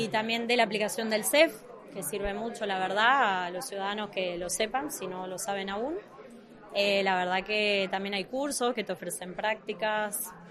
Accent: Argentina; now in Spain; mi apellido. No solito, soy argentina. Bueno, nacionalidad italiana. Hace 2 años que llevo viviendo aquí en España.

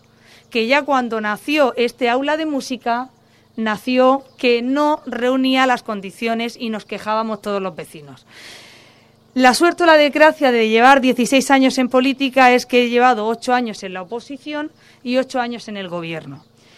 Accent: Pozo Estrecho, Region of Murcia, Spain; no podemos permitirnos el lujo de no acertar en Pozo Estrecho, en mi pueblo.

